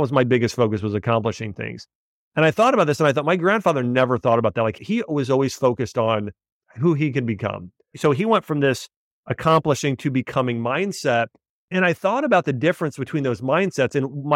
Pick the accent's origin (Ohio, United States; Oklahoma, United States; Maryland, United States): Ohio, United States; so I grew up in Ohio.